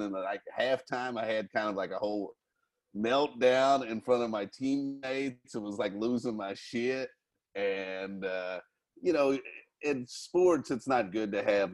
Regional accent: Kentucky, United States; I grew up in Kentucky.

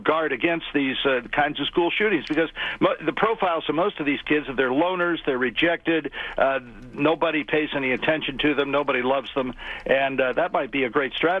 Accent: Washington, District of Columbia, United States; born there; I mean, I was born here in Washington.

